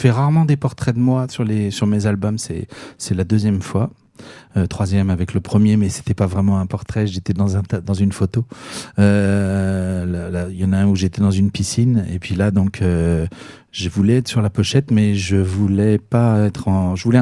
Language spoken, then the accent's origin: French; Orléans, Centre-Val de Loire, France; mes parents habitent ici, je suis natif d'Orléans, donc j'en suis parti revenu plein de fois, mais c'est quand même ma ville de cœur.